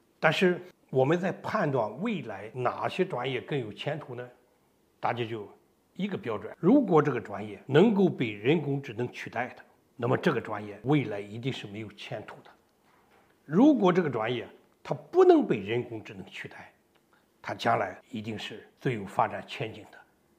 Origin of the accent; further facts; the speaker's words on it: Shandong, China; 就像我山东人对山东的情况相对就比较了解